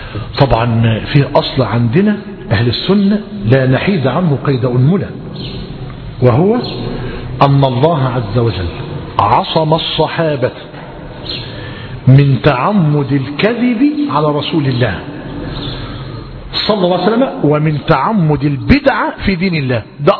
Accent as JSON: {"language": "Arabic", "country": "Egypt", "said": "انظر إلى ما يحدث من السوق والدهماء في بلادنا مصر الآن"}